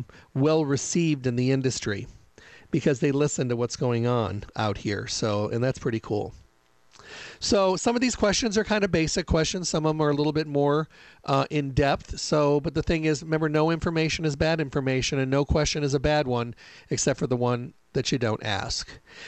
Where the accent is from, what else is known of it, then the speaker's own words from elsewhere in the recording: Midwest, United States; I'm from the Midwest, so oak trees are pretty big back there.